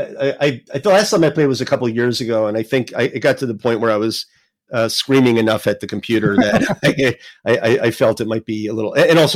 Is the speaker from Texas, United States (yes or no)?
no; New Jersey, United States; So I grew up in New Jersey. I mostly was playing in local events when I was growing up.